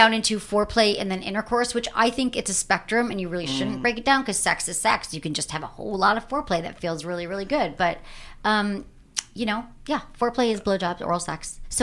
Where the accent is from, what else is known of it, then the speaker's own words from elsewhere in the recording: Michigan, United States; I'm from Michigan. We couldn't just like drive. I'd like warm up my car 15 minutes before I could drive to school every day.